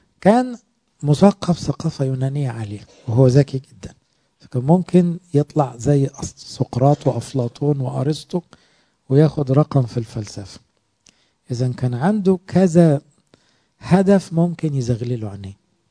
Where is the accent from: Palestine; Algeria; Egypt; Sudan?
Egypt; وموجودة في سفارة سويسرا عندنا في مصر تمثالها